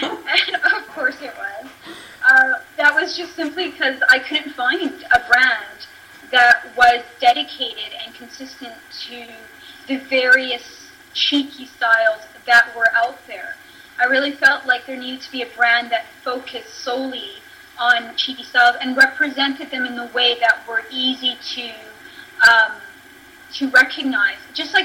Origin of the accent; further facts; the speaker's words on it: Vancouver, British Columbia, Canada; basically I'm from Vancouver, West Coast, surrounded by ocean and mountains right within in our backyard.